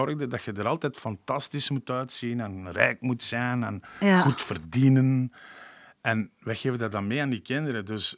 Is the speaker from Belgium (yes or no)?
yes; Flanders, Belgium; Ik en de mama, we zijn Limburger. Dus met ons praten ze wat meer Limburgs.